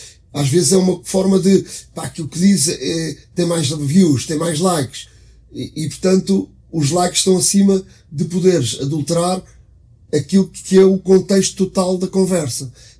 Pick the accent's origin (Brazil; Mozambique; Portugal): Portugal; todos nós vamos a qualquer parte do mundo e hoje dizemos que somos de Portugal